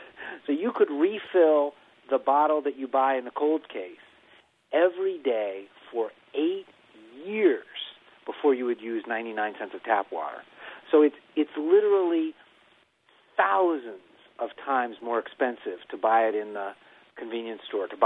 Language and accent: English; Miami, Florida, United States; My family was visiting my parents where I grew up in Miami.